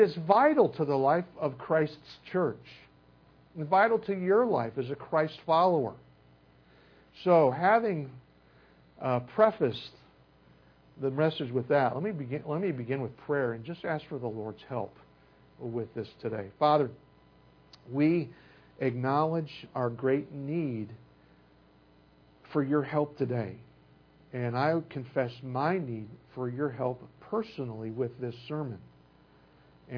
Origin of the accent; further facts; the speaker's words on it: Illinois, United States; I grew up outside of Chicago, where the mayor was Richard J. Daley